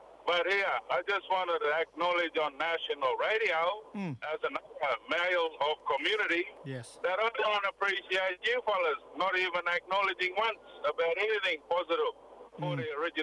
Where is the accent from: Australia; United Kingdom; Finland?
Australia; Mareeba, Queensland; born there; now in Cairns, Australia; I was born in Mareeba, and I acknowledge from the bloodlines from the Rajri.